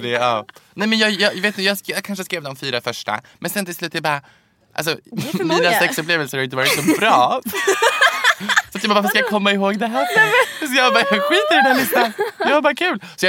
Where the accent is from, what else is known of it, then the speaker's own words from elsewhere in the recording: Bosnia & Herzegovina; now in Sweden; Och jag som bosnier idag